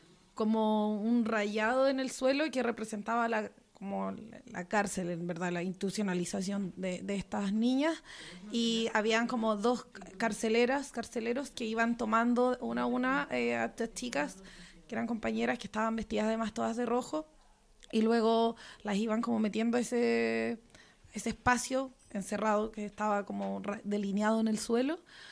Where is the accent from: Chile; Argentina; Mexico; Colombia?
Chile; Soy chilena.